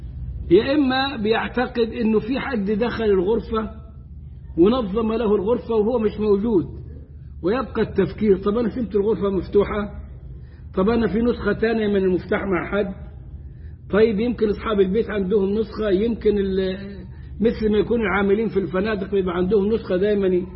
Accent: Egypt; نحن عندنا مثلا كمصريين

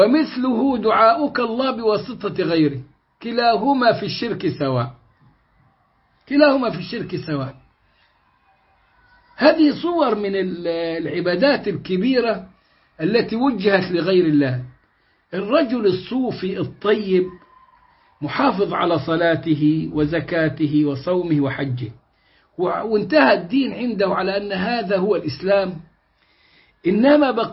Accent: Upper Egypt, Egypt; تروح تقول يا بدوي يا عدوي، عندنا في الصعيد يا قناوي يا رفاعي يا دسوقي.

